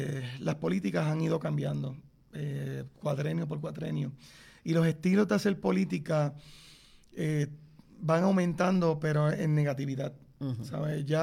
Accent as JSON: {"language": "Spanish", "town": "Aguadilla", "country": "Puerto Rico", "tie": "born or raised there", "also_born_or_lived": "Mayagüez", "said": "yo soy nacido en Mayagüez, pero criado toda mi vida en Aguadilla. Soy prácticamente producto de un residencial público. Uh-huh. Me crié en el residencial José Aponte. Y también viví en la Organización Victoria de Aguadilla, del área del pueblo."}